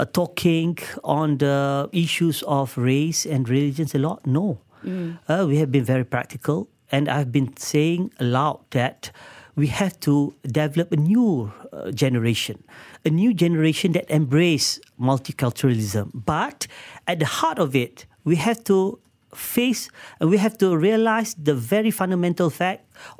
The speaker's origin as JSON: {"language": "English", "town": "Petaling Jaya", "region": "Selangor", "country": "Malaysia", "tie": "born or raised there", "said": "when I was brought up in Petaling Jaya, I have my, classmate of various races."}